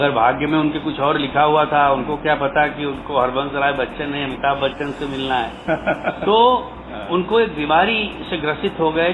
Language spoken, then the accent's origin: Hindi; Uttar Pradesh, India; हम लोग उत्तर प्रदेश से बिलोंग करते हैं